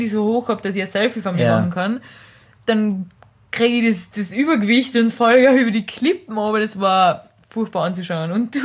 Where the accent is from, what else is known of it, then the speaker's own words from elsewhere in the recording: Carinthia, Austria; Ich bin Kärntnerin.